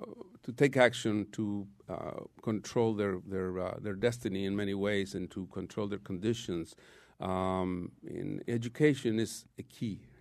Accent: Mexico; coming from Mexico, I was born and raised and educated in Mexico, and art is part of our life, our daily lives

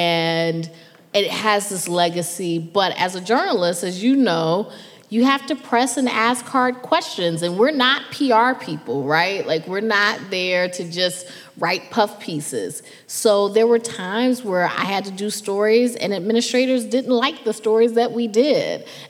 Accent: Durham, North Carolina, United States; first of all, I'm from Durham, North Carolina, so D.C. was the big city.

